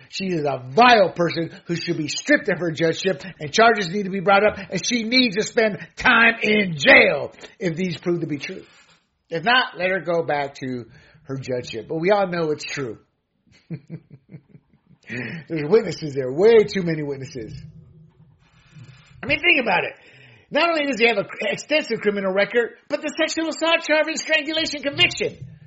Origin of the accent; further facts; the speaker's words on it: Panama; Hell, in my home country, Noriega, in Panama, he ran through the Catholic Church and hid there.